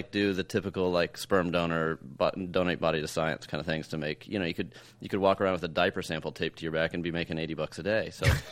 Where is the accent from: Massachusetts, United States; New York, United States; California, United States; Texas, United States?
Texas, United States; maybe it's because I grew up in Texas and those kind of had Texas backdrops